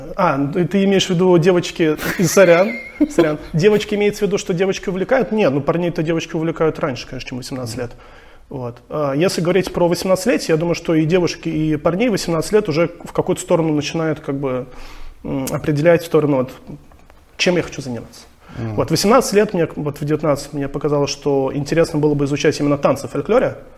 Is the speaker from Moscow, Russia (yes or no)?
yes; Moscow, Russia; Я родился в Москве